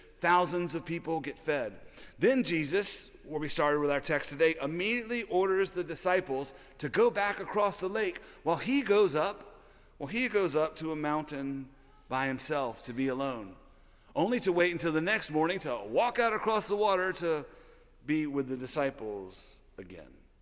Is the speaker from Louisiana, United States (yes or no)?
yes; Louisiana, United States; Many of you all know that I'm from Louisiana, and so in early September 2005, after Katrina had devastated the places that I loved on August 29, 2005, I went home